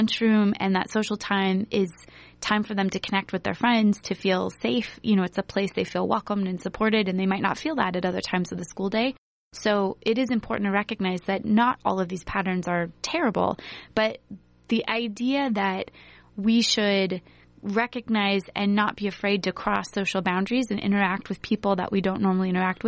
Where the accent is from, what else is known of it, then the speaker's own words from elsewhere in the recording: West Des Moines, Iowa, United States; I grew up in West Des Moines, actually, and went to Valley High School